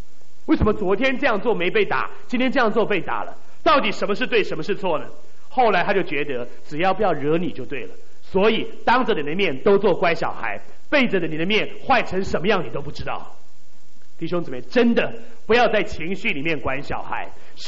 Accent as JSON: {"language": "Chinese", "country": "China", "said": "我们中国人讲说阴天打孩子，闲着也闲着嘛"}